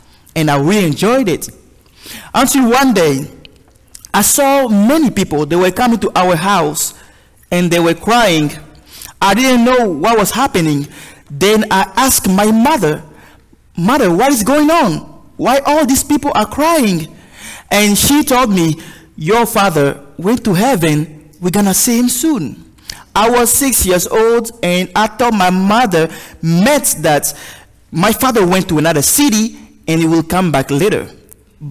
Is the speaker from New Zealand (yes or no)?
no; Côte d’Ivoire; It's a long name because I am originally from West Africa in a country called Cote d'Ivoire.